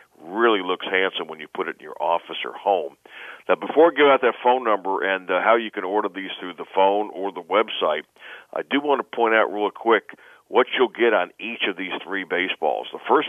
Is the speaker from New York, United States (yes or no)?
yes; Bronx, New York, United States; to my own youth when I was growing up in the Bronx